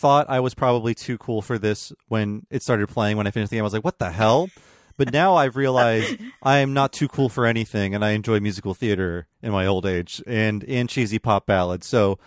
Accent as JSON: {"language": "English", "region": "Ohio", "country": "United States", "tie": "born or raised there", "said": "I didn't meet an Asian person until I was 25 because I grew up in Northeast Ohio."}